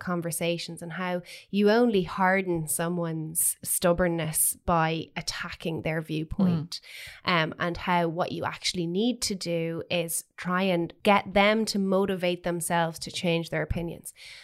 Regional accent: Ireland; growing up in Ireland, there was always this undercurrent of the idea of the missing woman

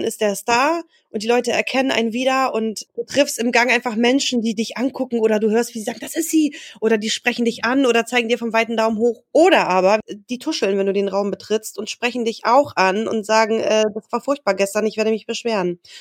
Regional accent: Poland; now in Germany; Ich komme ja ursprünglich aus Polen.

